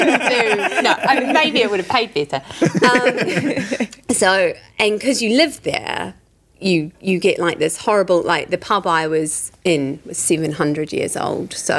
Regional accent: Birmingham, West Midlands, United Kingdom; also born or lived in New Zealand; I'm actually from Birmingham. So I lived in New Zealand. I went to uni in New Zealand and everything like that.

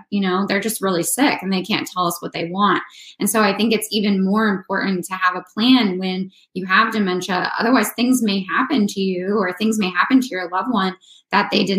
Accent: Florida, United States; now in Virginia, United States; And I am from Florida, but I live in Virginia now. So it is cold here too.

